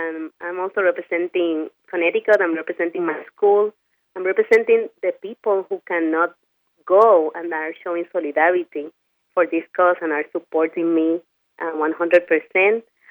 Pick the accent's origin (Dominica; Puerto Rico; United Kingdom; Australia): Puerto Rico; And also being Puerto Rican is part of a struggle too.